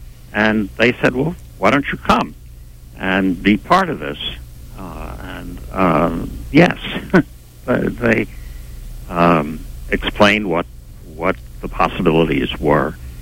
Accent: New York City, New York, United States; I grew up in New York City, but in my part of Manhattan and Washington Heights, it was entirely white

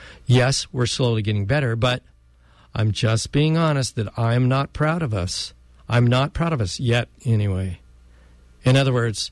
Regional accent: Chico, California, United States; I was born and raised here in Chico

